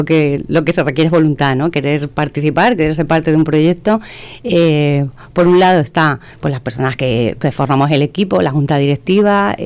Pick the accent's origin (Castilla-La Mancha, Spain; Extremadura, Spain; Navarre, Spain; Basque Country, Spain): Extremadura, Spain; Valdencín; Pues estando aquí en Torrejoncillo, casi todo el mundo sabe lo que significa ser gentinoso o gentinosa. Nosotras que somos de Valdencín